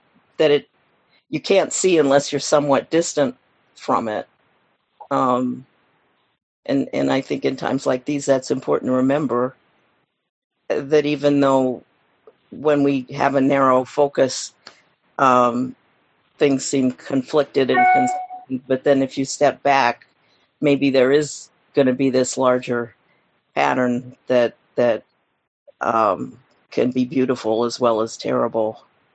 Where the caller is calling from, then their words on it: Chicago, Illinois, United States; I'm close to the park. I'm in Ravenswood Manor.